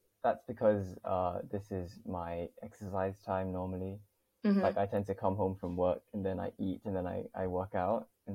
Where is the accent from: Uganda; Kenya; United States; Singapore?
Singapore; moved away as an adult; also born or lived in United Kingdom; I was born and raised in Singapore from, you know, 0 to like 20, was I 20, I think, when I went to the UK for the first time. And then I was there from the age of 20 to 24.